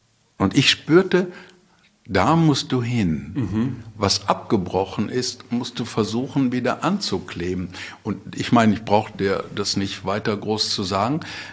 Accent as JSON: {"language": "German", "town": "Bottrop", "region": "North Rhine-Westphalia", "country": "Germany", "said": "Zum Beispiel, natürlich, ich komme aus Bottrop."}